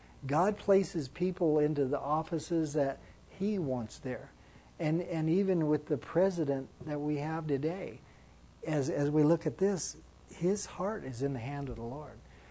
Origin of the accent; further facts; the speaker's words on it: Las Vegas, Nevada, United States; You know, I grew up in Vegas, so I figured out early on that you know, those big buildings down there